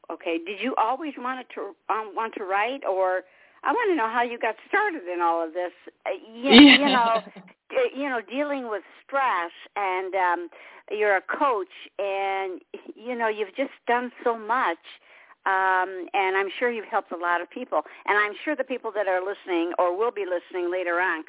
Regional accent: Michigan, United States; now in South Carolina, United States; I'm originally from Michigan, where it was ice and snow

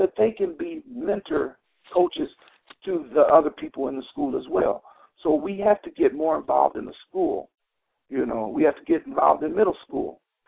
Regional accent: Chicago, Illinois, United States; growing up in Chicago, gangbanging in Chicago, dealing drugs in Chicago

